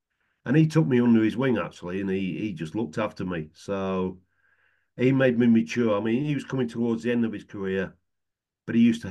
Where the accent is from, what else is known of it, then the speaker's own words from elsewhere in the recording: Boston, East Midlands, United Kingdom; born there; I was born in Lincolnshire, a town called Boston.